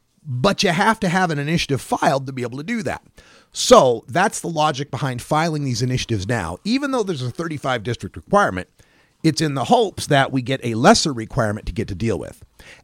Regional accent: Idaho, United States; Today we're taking a focus on the state of Idaho, my home state, that I have returned

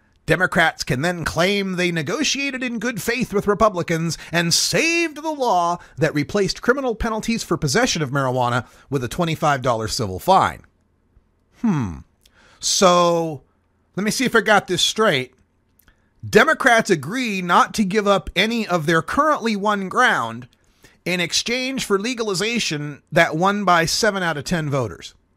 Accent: Portland, Oregon, United States; a city that has a population about the same as Portland, Oregon, my hometown

